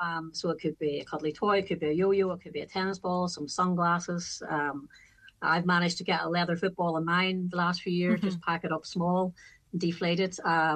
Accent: Castlederg, Northern Ireland, United Kingdom; because I'm from Castledurg, so I'm working from home

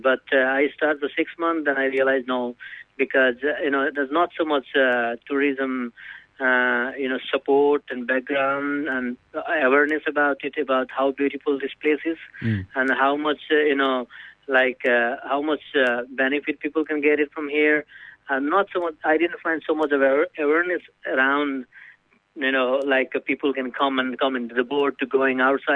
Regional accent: Sikkim, India; English is a second language; I am from India, is a northeast India, is in Himalaya. So it's called Sikkim, as a part of, like a small state in Himalaya, is part of India. So I born in Himalaya, so I was very young

